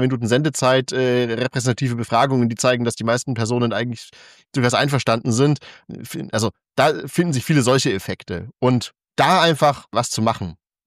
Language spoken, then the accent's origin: German; Bavaria, Germany; Ich komme eigentlich aus Franken, genauer gesagt Oberfranken, und es ist keine Absicht, einfach im Lauf der Zeit, man hat es ja bisher jetzt nicht so richtig rausgehört, hat sich bei mir der Dialekt einfach verschliffen. Ich falle selber wieder dahin zurück, wenn ich zu Hause bin